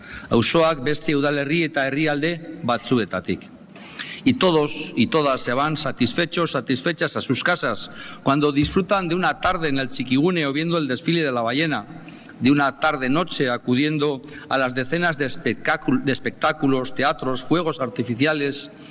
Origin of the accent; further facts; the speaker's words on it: Bilbao, Basque Country, Spain; Última Aste Nagusia como alcalde, pero no como bilbaíno.